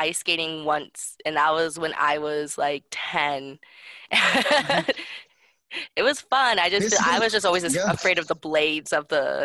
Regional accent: Idaho, United States; Because I'm originally from Idaho, so I know that Idaho is not on the radar for anybody, even in the U.S., let alone outside the U.S.

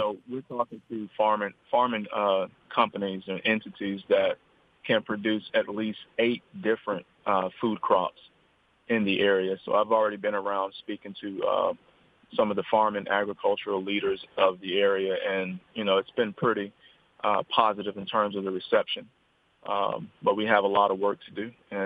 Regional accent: West Virginia, United States; because growing up in Hardy County, I didn't really have a whole lot of access to individuals who were in the fields of science, politics, medicine, engineering.

